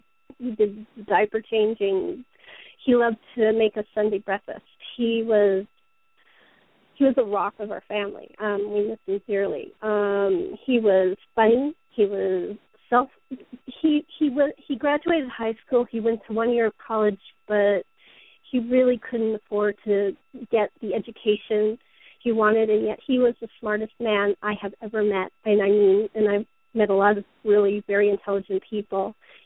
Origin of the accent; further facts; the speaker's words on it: California, United States; which I grew up in California. I had never heard the term before.